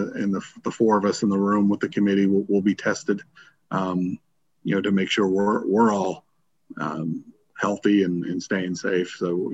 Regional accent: Germany; And like I said, growing up in Germany and just watching that tournament, and watching the national championship in the middle of the night because of the time difference there.

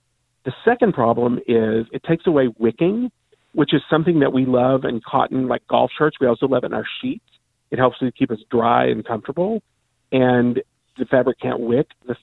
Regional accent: Kentucky, United States; And I grew up in Kentucky

